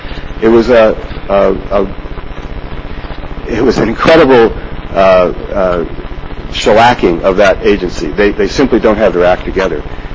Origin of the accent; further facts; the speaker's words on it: Atascadero, California, United States; I'm still from Atascadero.